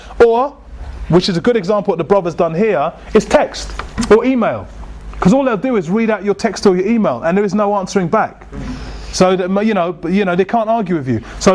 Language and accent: English; United Kingdom; I'm British, and blah, blah, blah. I'm born and raised, but I'm a Muslim.